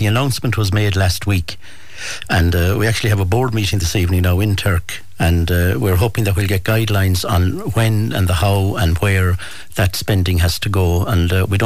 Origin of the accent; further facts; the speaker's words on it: Castlebar, County Mayo, Ireland; I grew up in Castlebar, just up the street from a boxing club